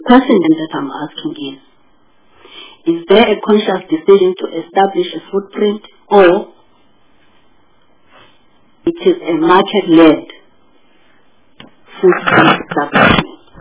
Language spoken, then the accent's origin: English; Harding, KwaZulu-Natal, South Africa; Like KwaZulu-Natal, where I come from, and I come from Harding, which is part of Fuku, a presidential poverty nodal point.